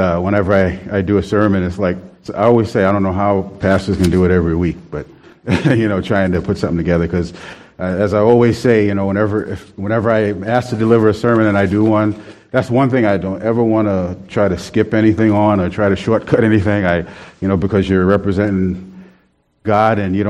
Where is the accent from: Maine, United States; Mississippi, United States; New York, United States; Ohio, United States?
New York, United States; New York City; growing up in New York City, there's a crowd everywhere, you know, pretty much.